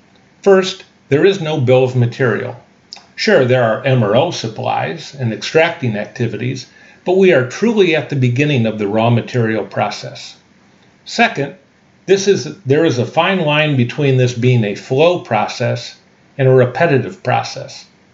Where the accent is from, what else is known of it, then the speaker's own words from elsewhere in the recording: Midwest, United States; Being a Midwesterner, the Great Lakes and steel mills are part of my upbringing.